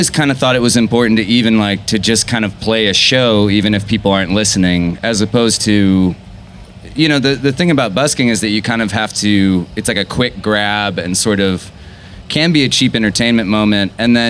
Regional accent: Austin, Texas, United States; I'm born and raised in Austin.

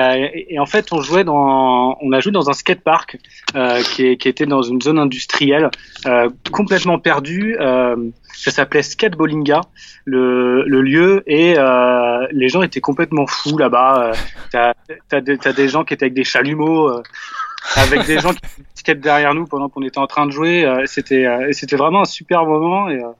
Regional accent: Clisson, Pays de la Loire, France; Exactement, oui. À la base, on vient tous de Clisson.

